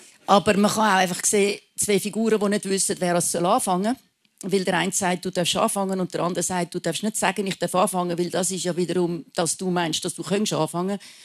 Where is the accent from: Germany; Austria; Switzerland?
Switzerland; als Schweizer